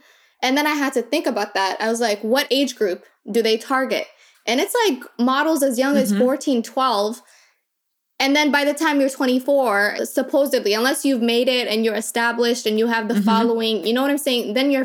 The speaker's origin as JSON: {"language": "English", "region": "Minnesota", "country": "United States", "said": "I'm glad I came from Minnesota."}